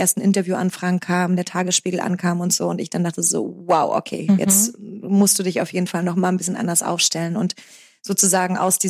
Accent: East Germany, Germany; dann komme ich noch dazu aus dem Osten.

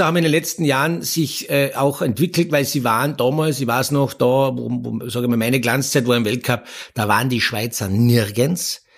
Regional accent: Austria

